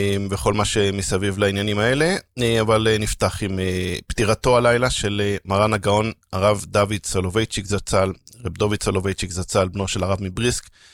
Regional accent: Jerusalem, Jerusalem District, Israel; גדלתי בצילו בשכונת גאולה בירושלים

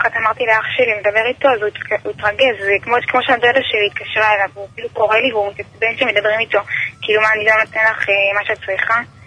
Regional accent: Central Israel, Israel

